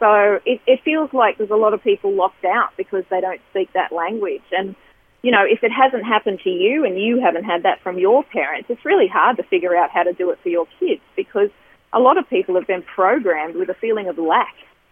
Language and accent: English; Gunnedah, New South Wales, Australia; No one knew that where I grew up in Gunnedah.